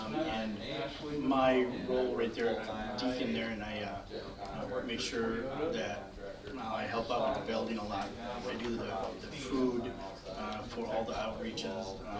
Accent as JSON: {"language": "English", "town": "Fargo", "region": "North Dakota", "country": "United States", "said": "I'm from Fargo, North Dakota. I'm part of the Submerged Church there."}